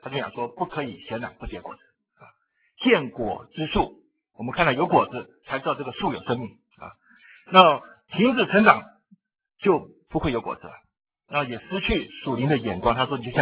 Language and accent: Chinese; Taiwan; 这句话我们台湾人看都很会意，大陆人看不懂